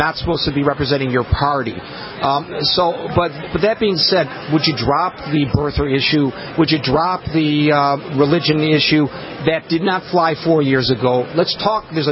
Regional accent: Michigan, United States; I'm from Michigan, and I was unaware that he had done those things.

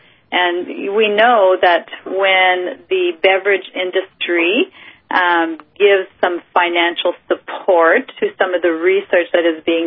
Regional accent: Saint-Boniface, Manitoba, Canada; moved away as an adult; I'm French-Canadian. I grew up in a small community called Saint-Boniface in the province of Manitoba. And when I was 21, I decided I was going to leave my home

